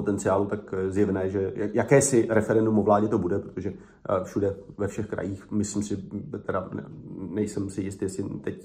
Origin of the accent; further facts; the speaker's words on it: Zlín Region, Czechia; pocházím ze Zlínského kraje a mám jisté povědomí o tom, co se tam děje